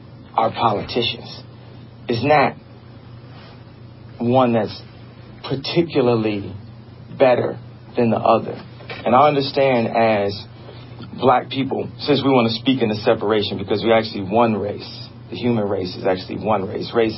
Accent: United States; But I have the right, as an American, to have my own opinion.

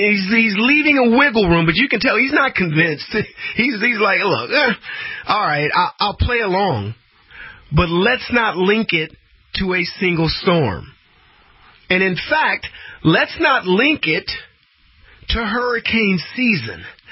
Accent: Brady, Texas, United States; Let me tell you, I grew up in Brady, Texas.

